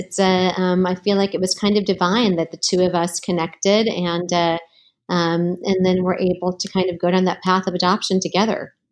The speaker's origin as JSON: {"language": "English", "town": "Houston", "region": "Texas", "country": "United States", "lives_now": "California, United States", "said": "So I am from Houston, Texas, but I've been in California for over 40 years now. So it's really home for me. But I still have those Texas roots"}